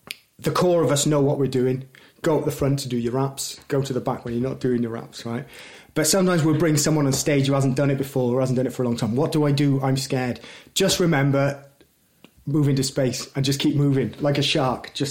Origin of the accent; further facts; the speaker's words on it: Newport, Wales, United Kingdom; we're all from Newport.